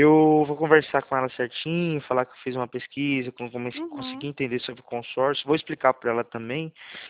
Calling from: Presidente Prudente, São Paulo, Brazil; Eu falo de Presidente Prudente.

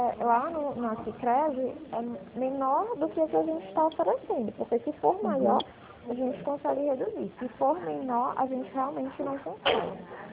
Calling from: Recife, Pernambuco, Brazil; Eu falo aqui de Recife, da Central de Consignados do Santander aqui do Nordeste.

